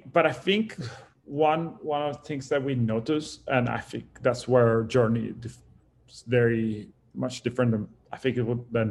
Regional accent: Italy; moved away as an adult; now in Los Angeles, United States; here in LA, actually, I moved originally from Italy. I moved here like about like 13 years ago.

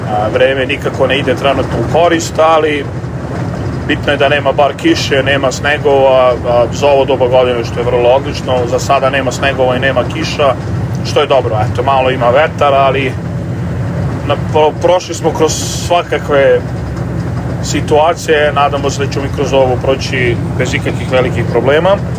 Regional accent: Smederevo, Šumadija and Western Serbia, Serbia; now in United States; ja dolazim iz Smedereva i trenutno živim u Americi

